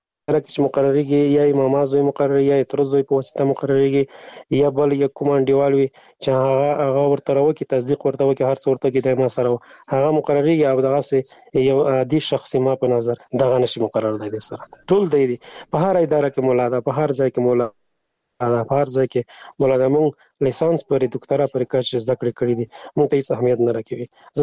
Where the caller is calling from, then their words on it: Afghanistan; مالی افغانستان نه تماس نیول ده، خو بس داسې ده چې خورجانې د مونږ په وطن کې اقتصاد بیخي صفر ده